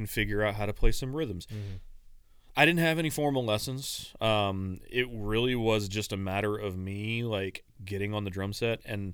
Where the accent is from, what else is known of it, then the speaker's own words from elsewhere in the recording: Maine, United States; So I grew up in Maine, as I mentioned before. And we grew up in a super small, like, area of Maine. We grew up in northern Maine